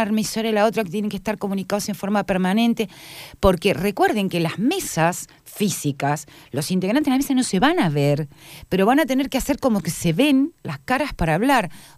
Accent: Buenos Aires, Argentina; also born or lived in Patagonia; Porque siendo porteña y viviendo en lugares céntricos, donde yo nací en un departamento en el centro de la ciudad de Buenos Aires hace un millón de años

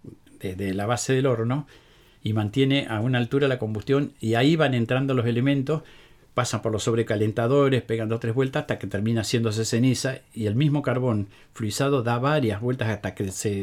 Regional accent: San Nicolás, Buenos Aires Province, Argentina; Yo soy de San Nicolás, así que la central de San Nicolás la conozco.

